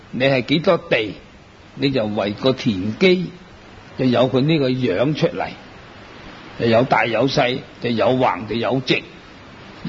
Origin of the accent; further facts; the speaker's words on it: China; 尤其是我们中国人南方都是食米的。